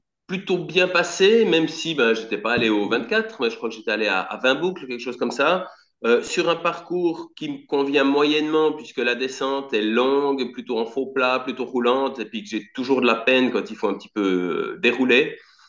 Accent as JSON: {"language": "French", "country": "Switzerland", "said": "Excuse-moi, je suis suisse"}